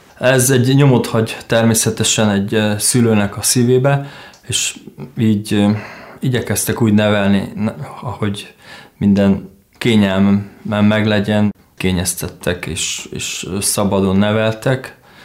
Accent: Berehove, Zakarpattia Oblast, Ukraine; és Kárpátaljáról származom, Beregszász városából. 1973-ban születtem, augusztus havába.

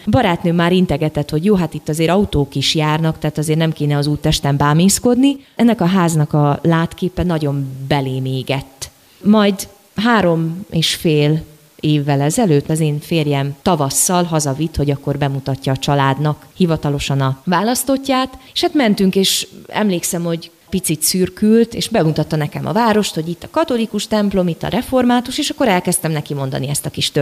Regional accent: Vojvodina, Serbia; ő egy hetet nálam van Délvidéken, én egy kis falucskából származom

